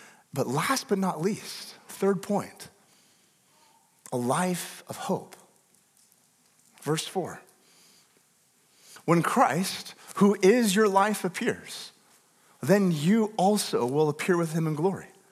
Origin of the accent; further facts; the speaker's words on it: Washington, United States; if you're new, I'm from Northwest Washington, so every, you know, handful of sermons, you get one of those illustrations.